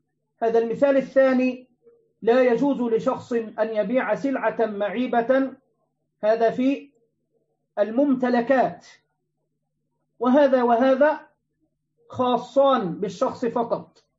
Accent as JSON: {"language": "Arabic", "country": "Egypt", "said": "عندنا في مصر أيضا من حوالي أشهر كان الناس يحتكرون الأرز"}